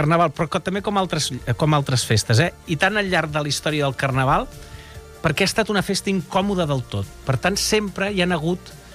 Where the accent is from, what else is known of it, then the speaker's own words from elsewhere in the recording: Barcelona, Catalonia, Spain; jo recordo que en el meu barri en dèiem el dia de la truita. El Guinardó en dèiem el dia de la truita.